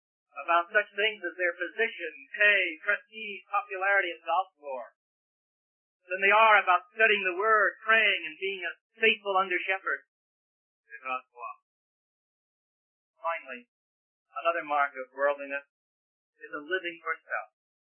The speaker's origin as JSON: {"language": "English", "town": "Plymouth", "region": "Michigan", "country": "United States", "said": "I'm from Plymouth, Michigan."}